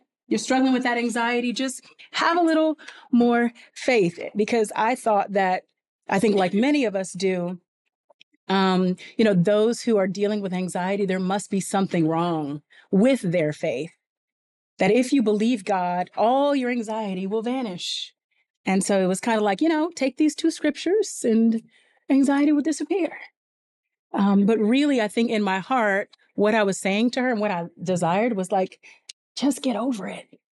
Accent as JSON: {"language": "English", "region": "California", "country": "United States", "tie": "born or raised there", "said": "And for me, I was raised in California. So this is new city, new friendships, new church responsibilities."}